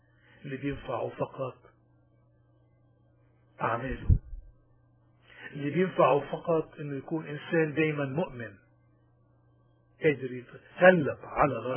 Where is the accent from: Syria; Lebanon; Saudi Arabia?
Lebanon; accent: Lebanese; حبينا انه نتشارك نحن وياكم فيها هيك بلهجتنا اللبنانية المحببة